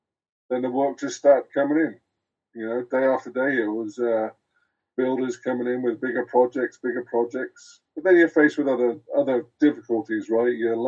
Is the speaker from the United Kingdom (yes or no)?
yes; United Kingdom; now in Canada; being a Brit coming over the pond and everything and only playing 1 year of university